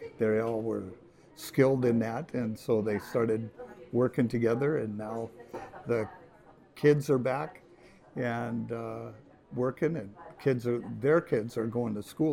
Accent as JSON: {"language": "English", "region": "Montana", "country": "United States", "tie": "born or raised there", "lives_now": "North Dakota, United States", "said": "I grew up in Montana, in that just across the border. Went to high school, graduated, came to North Dakota to get my education."}